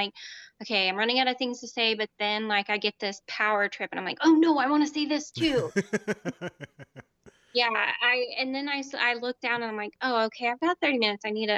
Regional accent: Indiana, United States; I grew up in Indiana. I am from a, it's bigger now, but when I grew up, the town was very small, in a bunch of cornfields surrounded, very big factory type community.

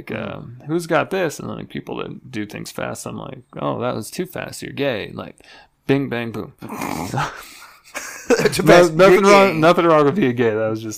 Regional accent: Australia; I'm Australian.

